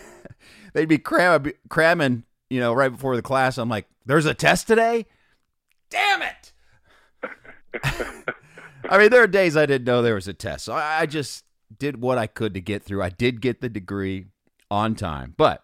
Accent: Columbus, Ohio, United States; I'm still in college. I grew up in Columbus, Ohio.

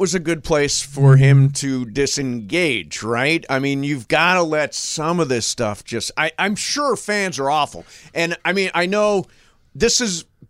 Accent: Midwest, United States; I'm from the Midwest.

